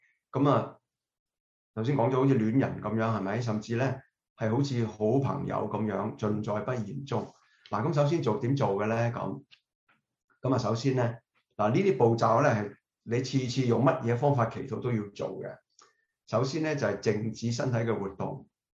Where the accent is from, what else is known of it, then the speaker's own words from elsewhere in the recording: China; 我哋中國人講入神啊嘛